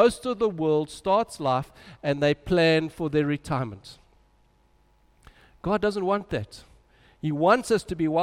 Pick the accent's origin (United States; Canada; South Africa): South Africa; Germiston, Gauteng; I grew up in Germiston, and in those years in Germiston was a wonderful town.